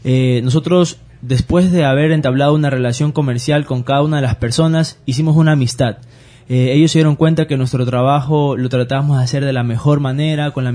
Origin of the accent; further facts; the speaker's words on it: Santo Domingo, Santo Domingo de los Tsáchilas, Ecuador; Por motivo de que los dos somos santodomingueños, nacimos en Santo Domingo, crecimos allá hasta el colegio